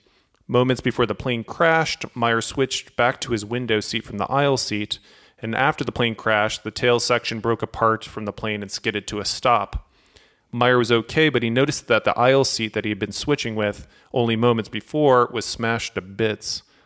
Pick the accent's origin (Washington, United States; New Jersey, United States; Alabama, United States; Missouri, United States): Missouri, United States; St. Louis; but I'm from St. Louis, and I can remember plenty of times when I was growing up just playing in the backyard.